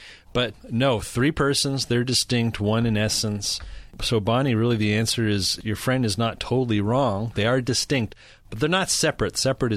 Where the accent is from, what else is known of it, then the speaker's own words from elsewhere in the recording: Canada; I don't pronounce anything correctly because I'm from Canada.